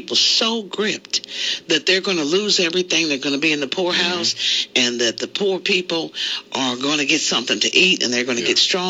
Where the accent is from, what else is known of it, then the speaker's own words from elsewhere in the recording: Kansas, United States; I'm from Kansas, for crying out loud.